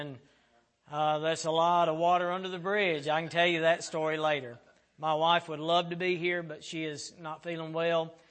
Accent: Mississippi, United States; also born or lived in Arkansas; Originally, I was born in Arkansas, but I was raised in Mississippi. My dad's a pastor there, and that's all that I really remember.

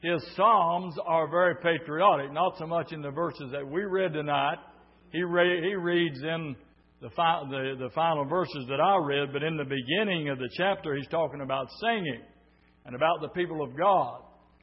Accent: United States; born there; But I'm also an American by birth, and I'm patriotic tonight.

